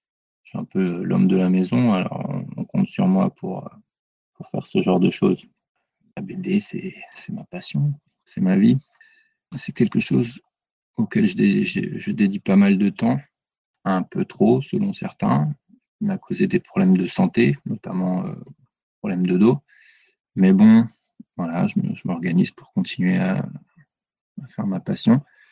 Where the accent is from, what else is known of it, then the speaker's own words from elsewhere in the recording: France; moved away as an adult; now in Argentina; Je suis un Français expatrié en Patagonie et ça fait tout juste 7 ans que j'habite en Argentine.